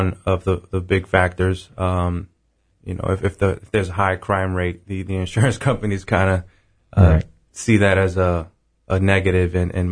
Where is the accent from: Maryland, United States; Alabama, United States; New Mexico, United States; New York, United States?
New York, United States; I'm a New Yorker, born and raised. I currently live in Brooklyn with my wife and my little fluffy white dog named Enzo.